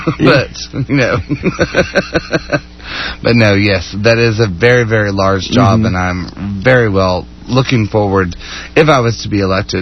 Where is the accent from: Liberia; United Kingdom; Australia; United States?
United States; Deer Park, Texas; also born or lived in Jewett; No, I was actually born and raised in Jewett, Texas.